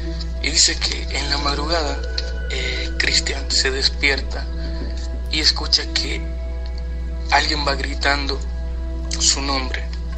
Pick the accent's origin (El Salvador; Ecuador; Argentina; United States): El Salvador; now in Madrid, Spain; yo soy salvadoreño, pero radico en Madrid desde hace 4 años.